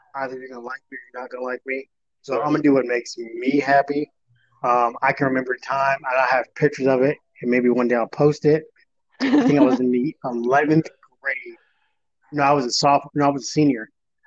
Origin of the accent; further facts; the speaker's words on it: Las Vegas, Nevada, United States; moved away as an adult; I was born and raised in Vegas. I'm from Vegas